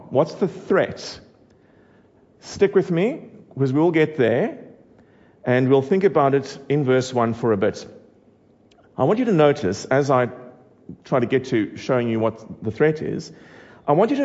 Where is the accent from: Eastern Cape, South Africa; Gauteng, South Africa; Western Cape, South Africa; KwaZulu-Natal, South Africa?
Western Cape, South Africa; Cape Town; We're from Cape Town, the bottom city of the country.